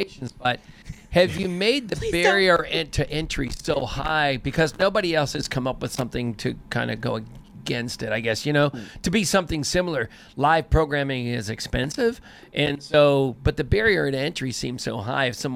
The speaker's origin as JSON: {"language": "English", "town": "Pittsburgh", "region": "Pennsylvania", "country": "United States", "said": "We don't get out much. We're from Pittsburgh. We've lived here all of our lives."}